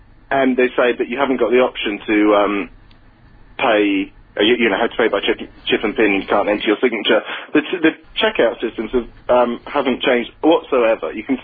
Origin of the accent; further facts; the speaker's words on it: South West England, United Kingdom; I'm from the West Country originally, actually.